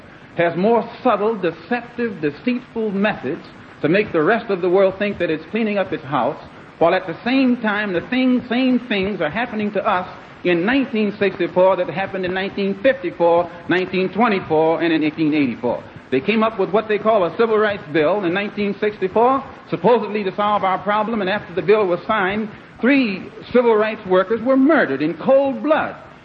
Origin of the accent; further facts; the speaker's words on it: United States; I have to point out I'm also an American Negro.